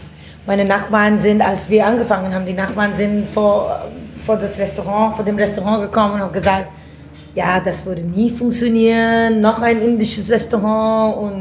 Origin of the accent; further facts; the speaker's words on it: India; now in Germany; ja, ich komme aus Indien ursprünglich, aber ich habe in 11 Länder gewohnt.